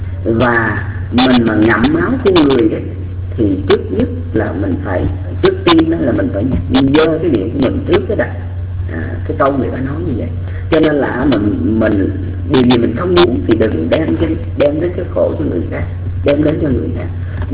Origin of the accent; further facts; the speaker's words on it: Mekong Delta, Vietnam; quê của chúng tôi ở miền Tây, thì quý vị biết rằng là lúc còn bé thì mình hay đi bắt cá